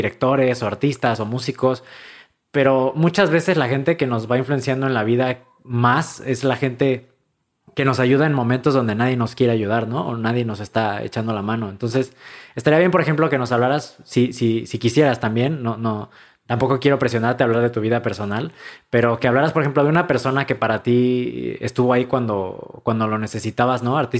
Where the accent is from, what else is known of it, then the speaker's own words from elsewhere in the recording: Mexico; pues como mexicano